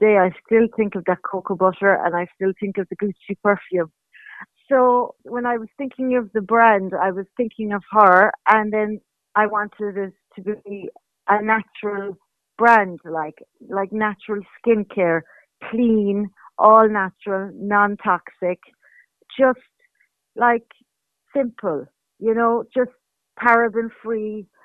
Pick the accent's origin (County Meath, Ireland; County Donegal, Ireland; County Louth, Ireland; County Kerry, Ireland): County Kerry, Ireland; Killarney; I grew up in Killarney, in New Street, in business myself. My parents owned a hotel.